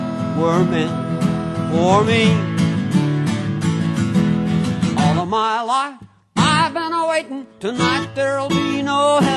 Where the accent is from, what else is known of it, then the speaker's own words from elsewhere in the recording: Lubbock, Texas, United States; I grew up basically in Lubbock.